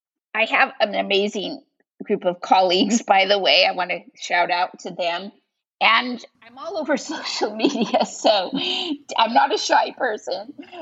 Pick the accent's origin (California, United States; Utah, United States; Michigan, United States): California, United States; Yosemite; when I was a child growing up in Yosemite